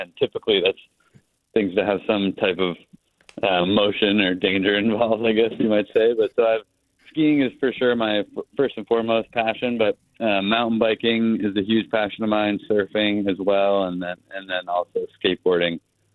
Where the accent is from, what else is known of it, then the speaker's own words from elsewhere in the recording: Bethel, Maine, United States; Yeah, so I grew up in Bethel, and actually prior to skiing, my whole family and myself included were super into motocross racing